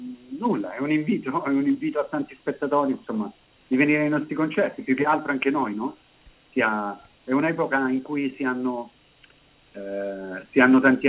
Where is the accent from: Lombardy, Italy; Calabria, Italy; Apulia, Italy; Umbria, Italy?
Calabria, Italy; Crotone; also born or lived in Bologna; now in Catania, Italy; Io sono originario della Calabria